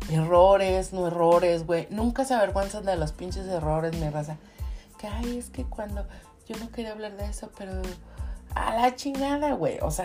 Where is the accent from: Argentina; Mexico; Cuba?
Mexico; Mexico City; born there; En mi país natal, mi raza, que es el México, la Ciudad de México en especial